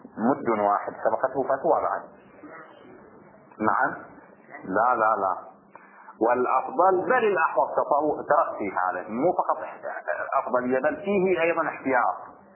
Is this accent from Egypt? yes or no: no; Bahrain; يعني هذا اللبن اللبن المعروف عندنا في البحرين، هذا اللبن يسمى لبن المخيض